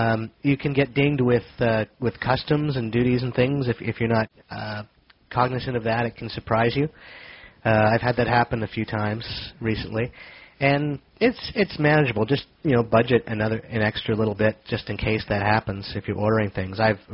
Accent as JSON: {"language": "English", "town": "Mississauga", "region": "Ontario", "country": "Canada", "said": "from Canada, Mississauga, Ontario, to be precise."}